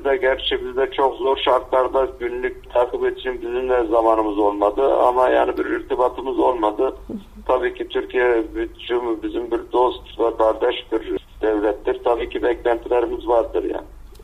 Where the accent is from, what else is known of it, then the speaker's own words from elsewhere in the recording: Syria; Turkish is a second language; Biz de biz iki kat zulmü uğruyorduk. Bir Suriyeli olarak